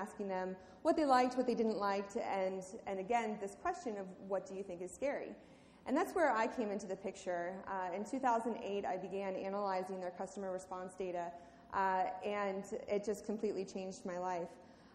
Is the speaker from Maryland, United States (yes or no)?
yes; Maryland, United States; now in Pittsburgh, United States; I grew up outside of Baltimore, and I did come here for grad school in 2002 and studied at the University of Pittsburgh.